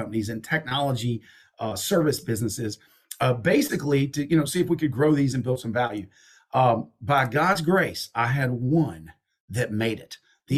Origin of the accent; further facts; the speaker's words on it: Amarillo, Texas, United States; accent: Southern; Yeah, I'm from Texas. I'm from Amarillo, Texas, in Montgomery, Alabama. But I spoke Southern.